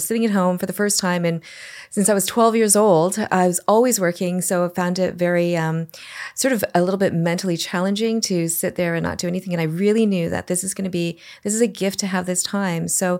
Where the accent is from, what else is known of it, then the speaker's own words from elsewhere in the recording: Canada; I'm from Canada.